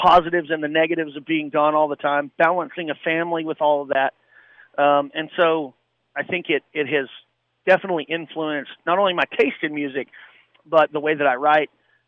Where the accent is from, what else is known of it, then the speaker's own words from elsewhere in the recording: Olney, Texas, United States; I'm from Alney, Texas.